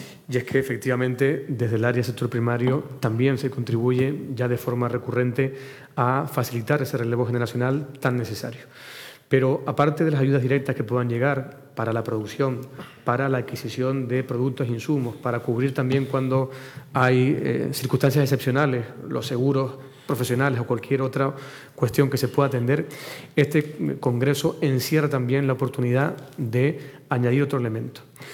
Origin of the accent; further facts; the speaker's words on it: Puerto de la Cruz, Canary Islands, Spain; yo soy del puerto de la Cruz. Yo he crecido también en un entorno eminentemente marinero.